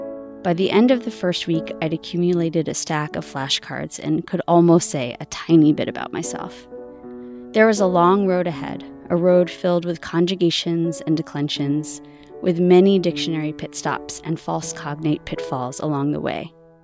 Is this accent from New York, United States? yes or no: yes; New York City, New York, United States; come back to my hometown of New York City and spend the summer in an intensive Yiddish program.